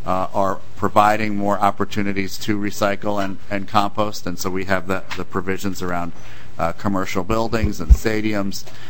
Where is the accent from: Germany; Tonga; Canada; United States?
United States; Cincinnati, Ohio; Where I grew up in Ohio, you had to take your recyclables to a place by the University of Cincinnati